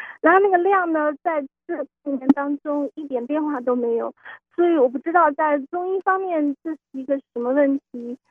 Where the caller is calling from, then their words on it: Mountain View, California, United States; 啊、Mountain View。